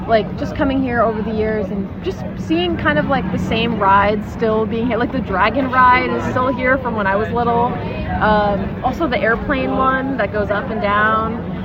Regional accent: New York, United States; We're from New York, and my grandma was born in Saint-Hyacin, and she grew up in Quebec.

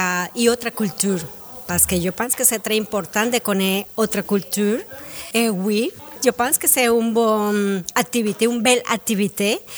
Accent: Colombia; French is a second language; Je viens de la Colombie.

